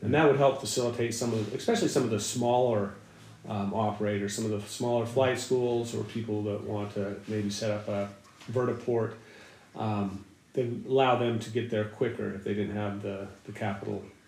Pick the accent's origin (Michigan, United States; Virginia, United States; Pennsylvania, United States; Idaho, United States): Idaho, United States; Preston; I grew up in Preston, Idaho.